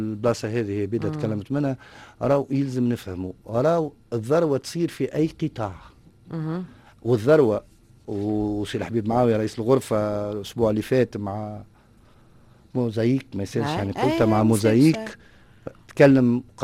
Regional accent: Tunis, Tunis Governorate, Tunisia; انا ولد تونس

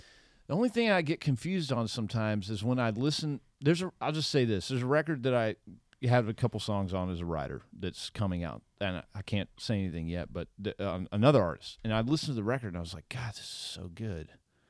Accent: Texas, United States; because like I'm from South Texas and I'm telling you right now, like I can't sell tickets in Texas to save a donkey's ass.

